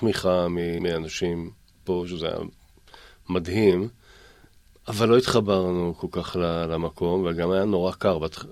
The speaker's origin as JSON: {"language": "Hebrew", "town": "Ness Ziona", "region": "Central District", "country": "Israel", "tie": "born or raised there", "said": "אני גדלתי בנס ציונה, ובנס ציונה היה את התיכון."}